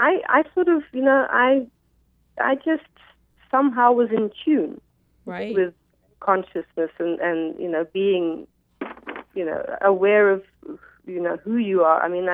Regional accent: South Africa; born there; also born or lived in Brazil / Namibia; I was born in South Africa. We lived for 14 years in Brazil. We lived in Namibia.

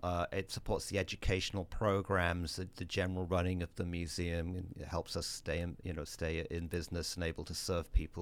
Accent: England, United Kingdom; I actually originally many years ago came from England.

